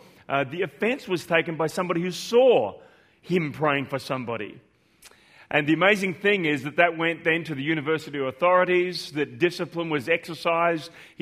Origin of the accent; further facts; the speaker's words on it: Australia; as an Australian, in the Australian context